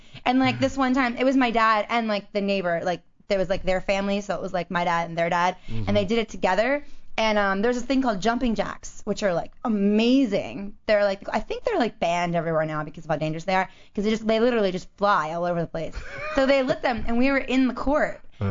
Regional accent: Maryland, United States; See, when I grew up in Maryland, like, you can't get fireworks anymore.

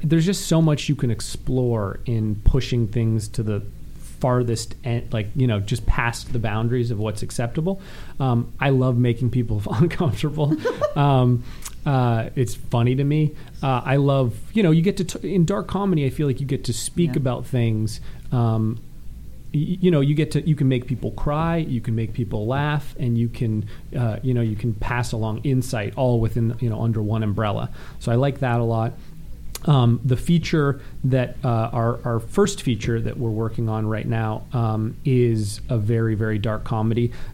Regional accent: Canada; I was born and raised in Canada, but my family all has Polish roots.

